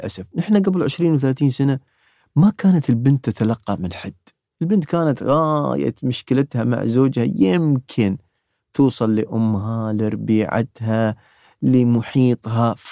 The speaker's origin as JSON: {"language": "Arabic", "country": "United Arab Emirates", "accent": "Emirati", "said": "لهجتنا العامية اللهجة الإماراتية"}